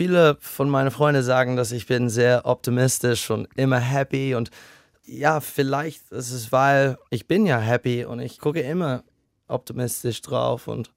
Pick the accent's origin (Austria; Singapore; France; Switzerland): Singapore; Ich bin in Singapur aufgewachsen.